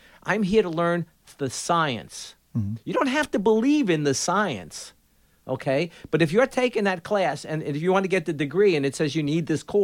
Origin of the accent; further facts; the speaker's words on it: Bronx, New York, United States; I grew up in the Bronx. We had a small apartment, et cetera.